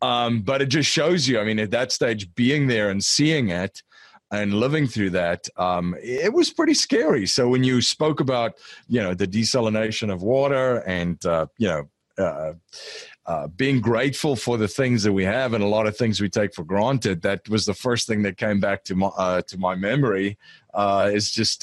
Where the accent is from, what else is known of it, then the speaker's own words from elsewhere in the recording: Western Cape, South Africa; I was back visiting in South Africa about last year this time in January, my hometown is about an hour from Cape Town.